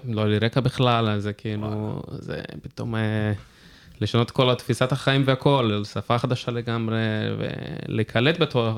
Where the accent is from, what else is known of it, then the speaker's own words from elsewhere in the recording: Niterói, Rio de Janeiro, Brazil; moved away as an adult; also born or lived in São Paulo; now in Israel; אני במקור מניטרוי, ניטרוי זה עיר על יד ריו ג'נרו, ברזיל. נולדתי, גדלתי שם, אבל שכאילו בברזיל אני הגעתי האמת בכמה מקומות, הגעתי בריו, הגעתי בסן פאולו